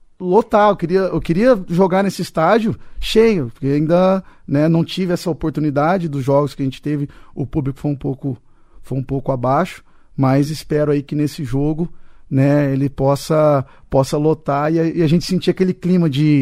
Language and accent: Portuguese; Brazil; Mas eu sou brasileiro, eu vou torcer